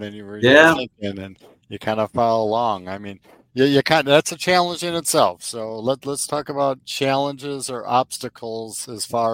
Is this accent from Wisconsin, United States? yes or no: yes; Wisconsin, United States; So my joke was always that I grew up in Wisconsin